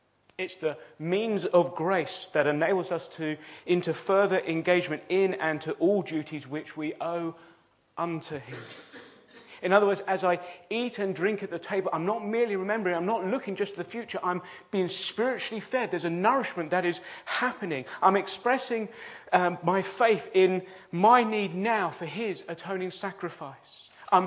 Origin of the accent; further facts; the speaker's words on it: United Kingdom; we drink the cup of tea because we're British, and we